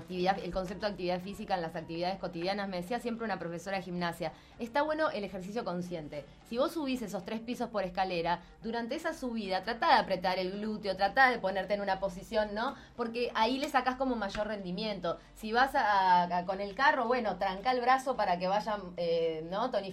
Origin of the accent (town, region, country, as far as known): Uruguay